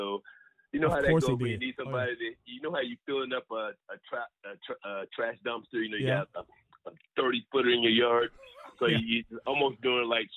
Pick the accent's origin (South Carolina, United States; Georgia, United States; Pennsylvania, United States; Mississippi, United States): Georgia, United States; Griffin; I came through Griffin High in the early 80s. And, you know, in Griffin High, Griffin, Georgia is a small town, but have such a rich football tr